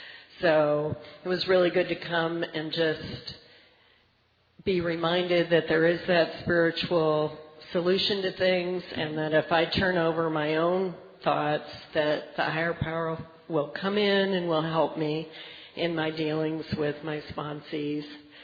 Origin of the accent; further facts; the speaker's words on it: Nathrop, Colorado, United States; Hi, and I'm from Nathrop, Colorado, a little mountain town.